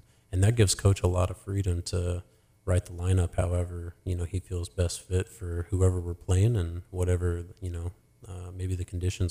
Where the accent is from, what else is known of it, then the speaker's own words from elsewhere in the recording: Kansas City, Missouri, United States; I grew up in Kansas City. I'm a big Royals fan.